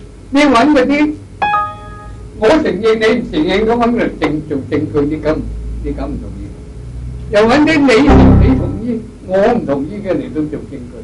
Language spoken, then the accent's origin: Cantonese; China; 我係中國人